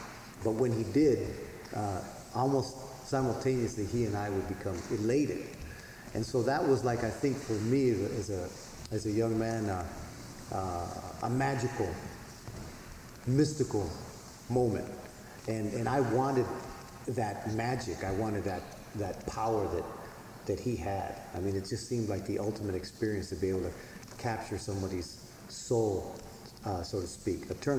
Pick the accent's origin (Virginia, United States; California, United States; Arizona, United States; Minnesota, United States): Arizona, United States; Mesa; And so I grew up in Mesa, Arizona. It's a Mormon community. It's the largest Mormon enclave outside of Salt Lake City.